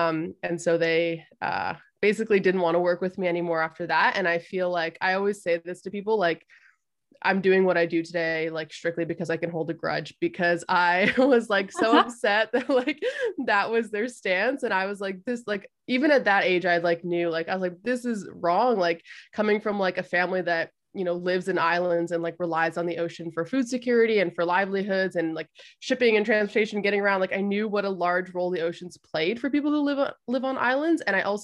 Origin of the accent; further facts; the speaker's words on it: Canada; I was actually like born and raised in Canada.